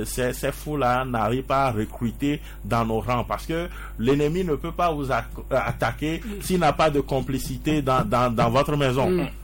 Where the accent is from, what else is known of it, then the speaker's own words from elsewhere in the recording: Togo; je crois que en tant que Togolais, nous devons rester mobilisés